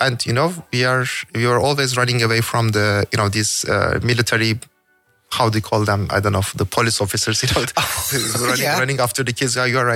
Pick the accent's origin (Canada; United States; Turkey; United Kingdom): Turkey; Ankara; English is a second language; also born or lived in Izmir; You know, as you said, I was born in Izmir in 1977. Until 8 years old, we stayed there. I went to my primary school. I don't have too many memories from that, really. And after that, I stayed in the capital, Ankara, for 8-9 years more.